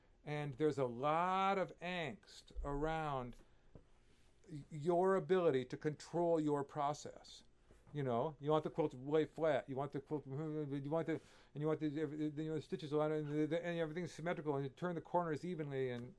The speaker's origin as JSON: {"language": "English", "town": "Flint", "region": "Michigan", "country": "United States", "tie": "born or raised there", "also_born_or_lived": "Colorado", "said": "I was back in my hometown, Flint, for the summer after my 1 year of college in Colorado."}